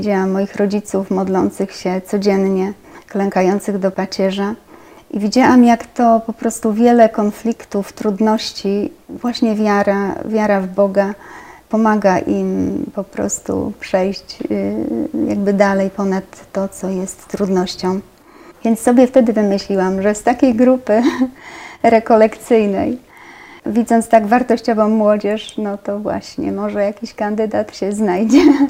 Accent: Przybiernów, West Pomeranian Voivodeship, Poland; ja pochodzę z Przybiernowa, diecezji szczecińsko-kamieńskiej. To są ziemie odzyskane, więc tam nigdy nie było wcześniej w ogóle kościoła katolickiego, a co dopiero sióstr, nawet po wojnie.

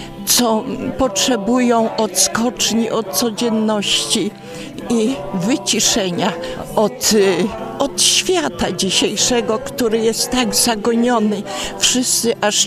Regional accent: Ostrów Wielkopolski, Greater Poland Voivodeship, Poland; Z Ostrowa Wielkopolskiego.

